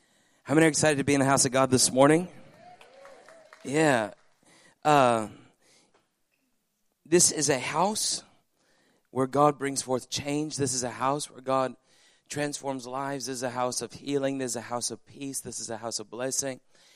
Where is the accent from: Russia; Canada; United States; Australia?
Canada; growing up in Canada, the thing about Canada is this